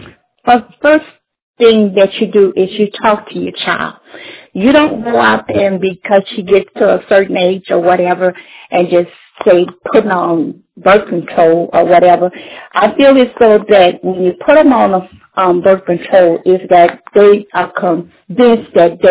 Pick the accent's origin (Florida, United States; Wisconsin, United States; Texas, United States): Florida, United States; Tampa; I'm from Tampa, Florida, and I walk in my neighborhood